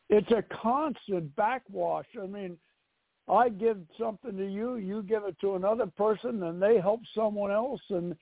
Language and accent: English; New York City, New York, United States; Wait a minute. I'm from New York City. You know, I'm from New York City.